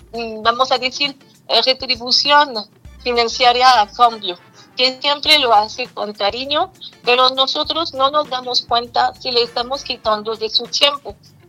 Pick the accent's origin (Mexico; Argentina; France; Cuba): France; Spanish is a second language; como ustedes lo pueden escuchar, por mi acento no estoy de aquí, estoy de Francia. Y cuando yo llegué